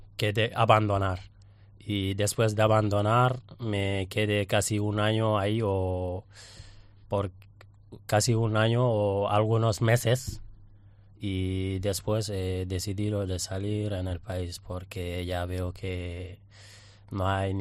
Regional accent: Senegal; moved away as an adult; Sí, soy de Senegal.

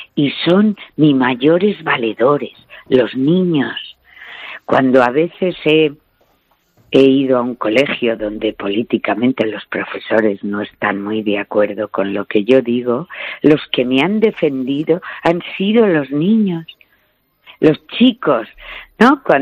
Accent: Madrid, Community of Madrid, Spain; Yo soy una mujer de Madrid

